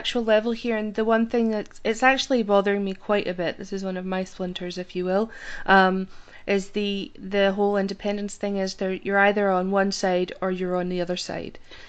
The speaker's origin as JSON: {"language": "English", "country": "Canada", "said": "I'm actually from Canada, so I have a weird kind of twinge to my voice."}